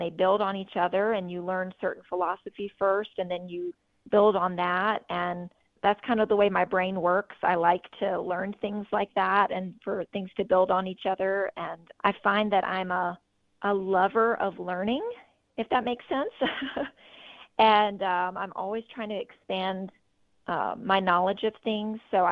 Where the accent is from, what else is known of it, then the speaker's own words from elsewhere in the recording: Mississippi, United States; moved away as an adult; now in Washington, United States; I'm from the South, so definitely not the vegan culture down in Mississippi where I'm from. But I grew up down there and I went to college in Mississippi at the University of Mississippi, and I moved to D.C. Right after college